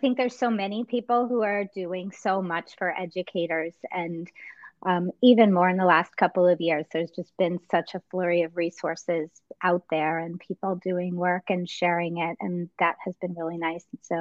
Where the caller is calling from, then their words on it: Connecticut, United States; So I'm coming from Connecticut, so it's a little later for me than it might be for some of you. And I'm the writing coordinator in a district here in Connecticut.